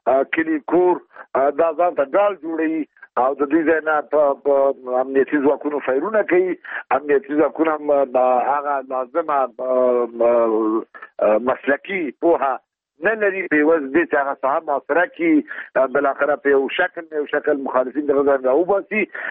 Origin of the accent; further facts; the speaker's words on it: Afghanistan; دا د ټولو افغانانو خاص دی او زه یو افغان یم، د افغان په صدد ماهیله دا ده